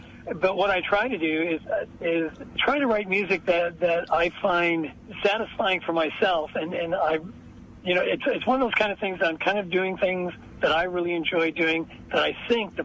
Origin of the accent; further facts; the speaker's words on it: United States; And I said, yeah, but I'm American, like, you know.